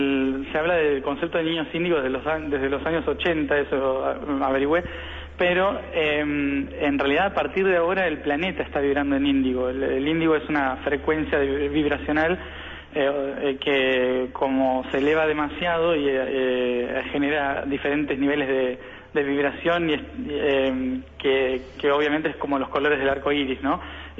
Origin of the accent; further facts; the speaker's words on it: Venado Tuerto, Santa Fe, Argentina; born there; En Venado Tuerto, en Santa Fe.